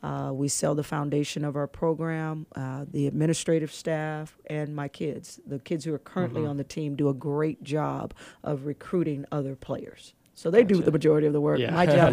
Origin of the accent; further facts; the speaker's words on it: San Diego, California, United States; also born or lived in Dallas, Texas; I'm originally from Dallas, Texas. I was born in Dallas but raised in San Diego, so I had the opportunity to say come back home.